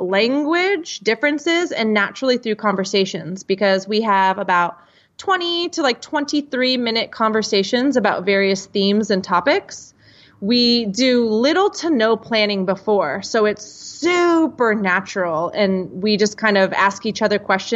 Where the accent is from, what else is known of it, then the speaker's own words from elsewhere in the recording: United States; So Dan and I created English Across the Pond because I am from the States. He's from the UK, American English for me, British English for him.